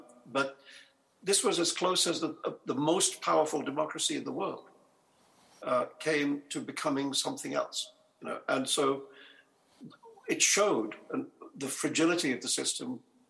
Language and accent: English; India; I think it comes from growing up in India.